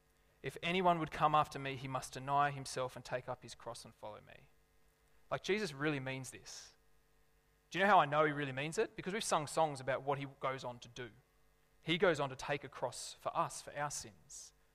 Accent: Lithgow, New South Wales, Australia; So I grew up in Lithgow in a rather large high school.

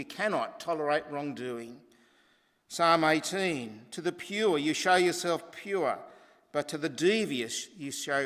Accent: Australia; because I was from Australia

